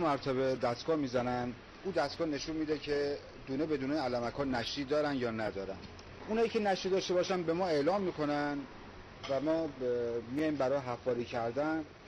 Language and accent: Persian; Bandar Anzali, Gilan, Iran; اهل بندر انزلی هستم